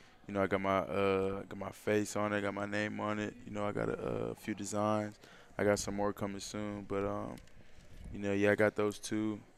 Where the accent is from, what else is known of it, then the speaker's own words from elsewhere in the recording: Miami, Florida, United States; I'm from Miami, Florida.